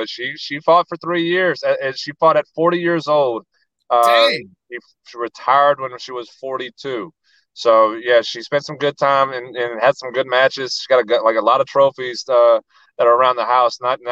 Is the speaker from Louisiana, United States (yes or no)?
yes; New Orleans, Louisiana, United States; They run gyms in my hometown around New Orleans.